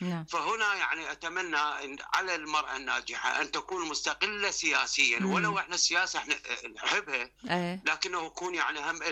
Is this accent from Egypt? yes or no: no; Iraq